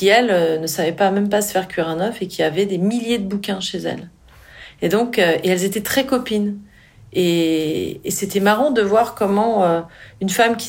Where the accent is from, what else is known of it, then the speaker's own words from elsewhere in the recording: Pays de la Loire, France; Parce que j'ai été élevée à la campagne quand j'étais petite, dans la Sarthe, numéro 72, sur la carte de France.